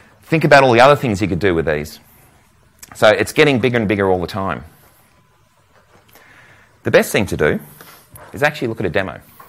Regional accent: Melbourne, Victoria, Australia; So who are we? … I'm what's called a data solution architect. I'm from Melbourne.

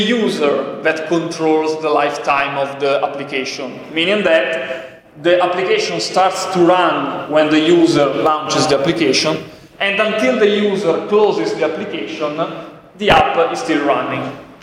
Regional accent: Italy; English is a second language; and I'm from Italy.

